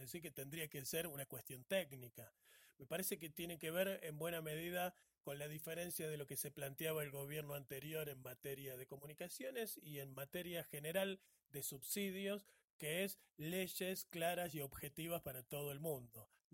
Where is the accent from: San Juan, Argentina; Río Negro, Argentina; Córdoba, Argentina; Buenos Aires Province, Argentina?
Córdoba, Argentina; yo soy de Córdoba